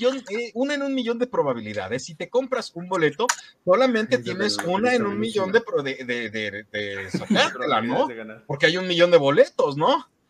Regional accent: Mexico; Sí, para toda la gente de Latinoamérica, sepan que yo como mexicano puedo expresarme así

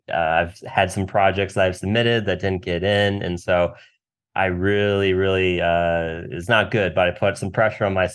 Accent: Missouri, United States; I'm from Missouri originally.

